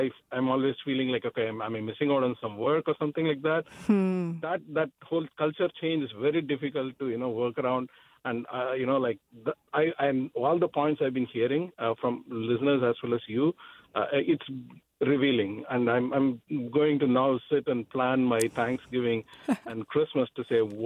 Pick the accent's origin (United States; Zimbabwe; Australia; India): India; though I'm from India